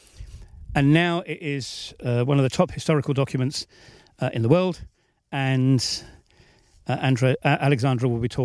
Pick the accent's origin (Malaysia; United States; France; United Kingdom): United Kingdom; England; now in Balkans; So I am an Englishman in the Balkans